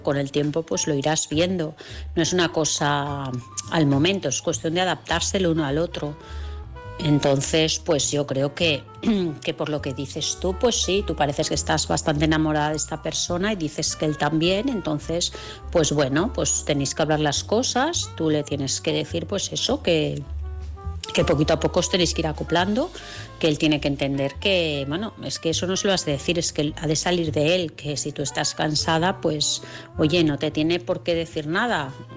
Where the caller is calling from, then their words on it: Vilassar de Mar, Catalonia, Spain; de Vilassar de Mar.